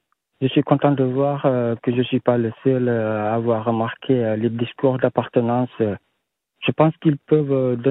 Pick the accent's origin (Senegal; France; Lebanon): Senegal; Je suis sénégalais. Je suis sénégalais et je suis africain aussi.